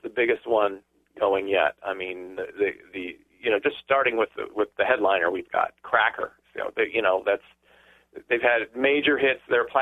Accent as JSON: {"language": "English", "town": "Wilmington", "region": "Delaware", "country": "United States", "tie": "born or raised there", "said": "So we've held festivals in Wilmington, Delaware, my hometown just outside of Philadelphia."}